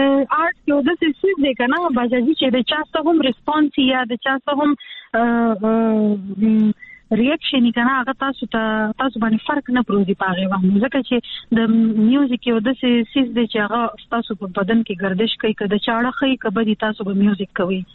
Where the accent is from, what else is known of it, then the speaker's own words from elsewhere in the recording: Peshawar, Khyber Pakhtunkhwa, Pakistan; زه په پېښور کې پیدا شوی یم، په پېښور کې لوی شوی یم، په پېښور کې مې سبق ویلی دی